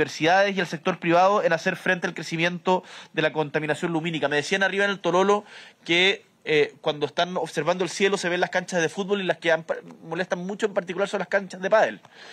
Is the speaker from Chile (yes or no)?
yes; Magallanes, Chile; pues yo soy magallánico